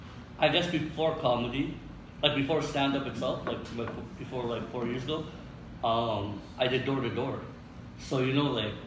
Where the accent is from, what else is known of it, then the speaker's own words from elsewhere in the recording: Philippines; You know, I'm like sometimes I'll joke, like, I'm a kid from the Philippines, you know?